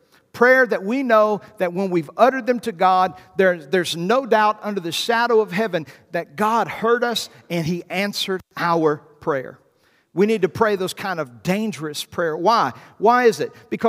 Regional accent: the South, United States; because I'm from the South and I'm from the country

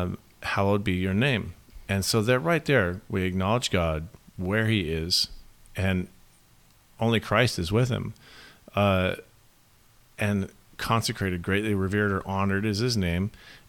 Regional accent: Australia; I grew up in Australia in the Christadelphian Ecclesias over there

